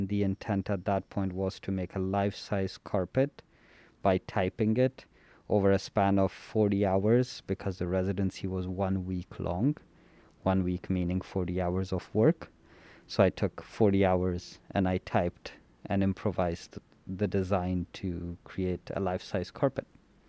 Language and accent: English; Afghanistan; also born or lived in Pakistan; now in Canada; When we moved from Afghanistan to Pakistan, from Pakistan to Canada, we always carried our carpets with us.